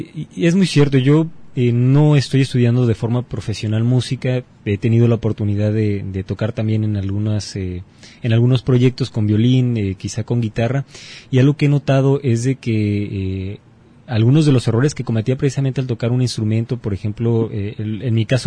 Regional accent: Mexico; expresiones idiomáticas que tenemos nosotros como mexicanos

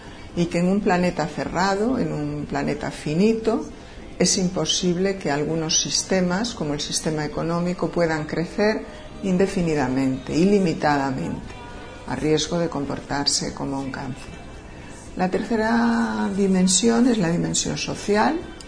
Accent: Galicia, Spain; now in Pozuelo, Spain; soy gallega, vivo en Pozuelo, en los alrededores de Madrid

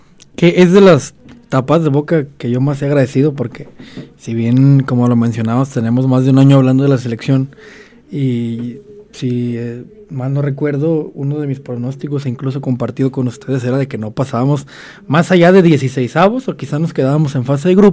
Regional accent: Mexico; el fútbol es una de las cosas que más nos termina por unir como mexicanos

